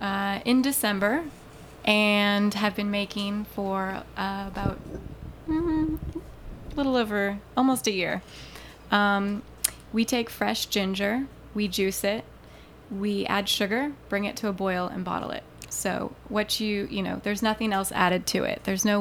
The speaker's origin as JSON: {"language": "English", "town": "Sonoma", "region": "California", "country": "United States", "tie": "born or raised there", "said": "Well, we grew up in Sonoma"}